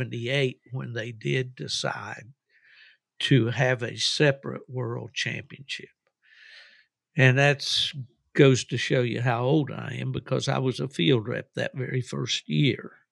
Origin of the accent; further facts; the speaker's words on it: West Virginia, United States; who are from my home state of West Virginia